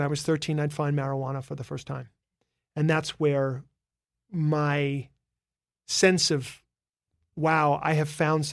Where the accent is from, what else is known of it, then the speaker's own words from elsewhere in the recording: New York City, New York, United States; Grew up in New York City.